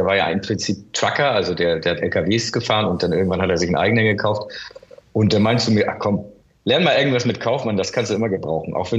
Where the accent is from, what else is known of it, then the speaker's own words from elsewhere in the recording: Hamburg, Germany; Ich bin in Hamburg-Wilhelmsburg aufgewachsen.